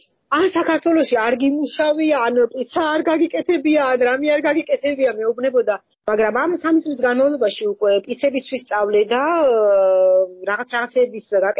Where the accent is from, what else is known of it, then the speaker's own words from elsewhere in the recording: Kakheti, Georgia; ახეთიდან ვარ წარმოშობით და არასოდეს დამილევია ღვინო